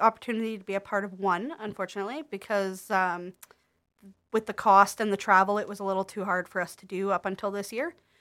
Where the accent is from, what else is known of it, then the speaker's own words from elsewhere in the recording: Verner, Ontario, Canada; I'm originally from Verner. So I grew up in a little house at the end of Lanai Road down 575.